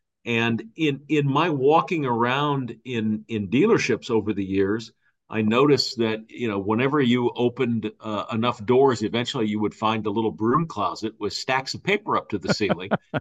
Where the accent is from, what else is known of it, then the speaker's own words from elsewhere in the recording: St. Louis, Missouri, United States; And I'm from St. Louis. So, you know, that movie hits close to home.